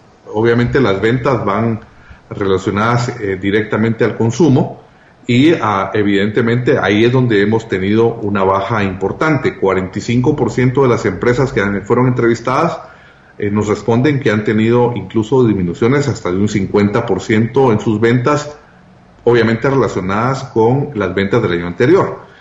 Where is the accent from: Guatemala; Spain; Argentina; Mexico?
Guatemala; como guatemaltecos